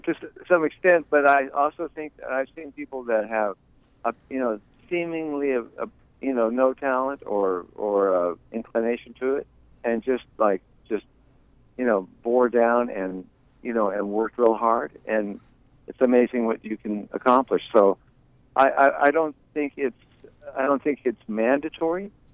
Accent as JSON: {"language": "English", "country": "Turkey", "tie": "born or raised there", "moved": "yes", "lives_now": "United States", "said": "I grew up in Turkey. I was a military army brat"}